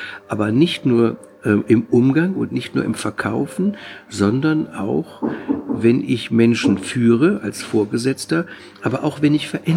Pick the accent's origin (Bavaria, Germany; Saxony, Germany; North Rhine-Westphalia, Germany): North Rhine-Westphalia, Germany; Düsseldorf; Ich bin Düsseldorfer